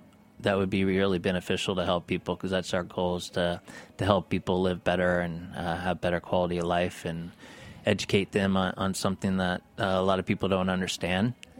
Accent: Mammoth, California, United States; I grew up in Mammoth

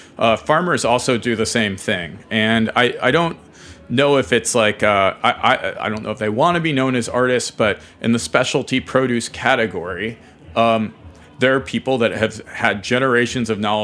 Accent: Ohio, United States; And I grew up in Ohio and I try to treat everybody the same.

